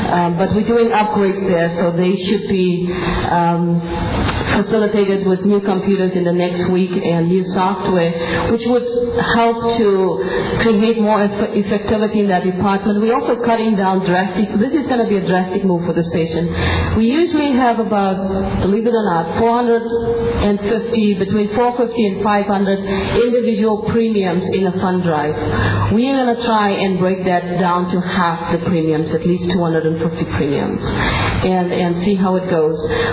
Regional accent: Long Beach, California, United States; welcome to Long Beach. You are in my hometown.

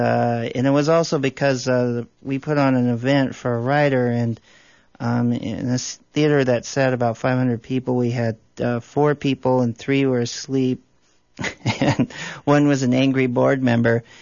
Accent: Portland, Oregon, United States; No, I'm from Portland.

